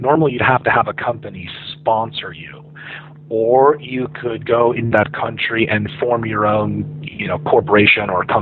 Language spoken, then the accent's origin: English; Denver, Colorado, United States; also born or lived in Boston, United States / Los Angeles, United States; I was born in America. I grew up for the most part in Denver, Colorado.